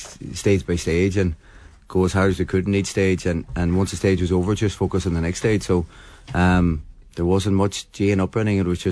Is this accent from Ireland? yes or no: yes; Milford, Ulster, Ireland; Sure, I'm from Milford